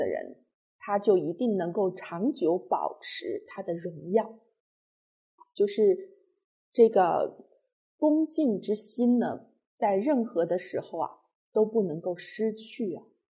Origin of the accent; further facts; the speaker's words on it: China; 对于我们中国人的民族性格的养成是有深远的影响的